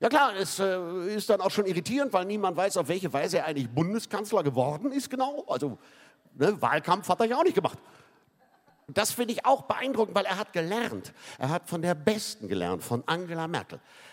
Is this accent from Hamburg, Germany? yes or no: yes; Hamburg, Germany; Ich bin gebucht in meiner Funktion als Hamburger hier